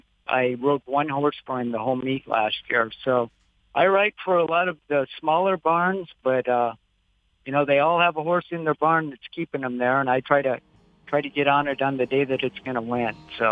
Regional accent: Idaho, United States; now in Phoenix, United States; I'm from Idaho, where I'm used to green grass and farmland

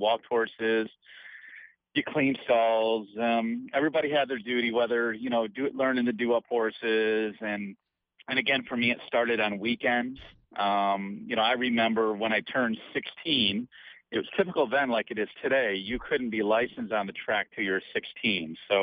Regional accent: New York, United States; I grew up around Finger Lakes, and but from that moment on, I knew what I wanted to do.

